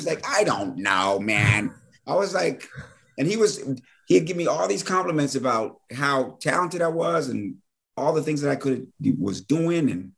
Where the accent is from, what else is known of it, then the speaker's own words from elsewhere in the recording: Washington, District of Columbia, United States; Well, I'm from Washington, D.C. Mm-hmm. Okay. So Washington, D.C., you know, black teenagers, you know, the thing was, you know, PCP was the thing.